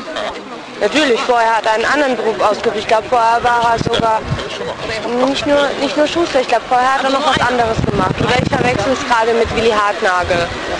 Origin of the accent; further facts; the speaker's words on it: Mannheim, Baden-Württemberg, Germany; weil ich gebürtige Mannheimerin bin, auch zu wissen, was damals passiert ist.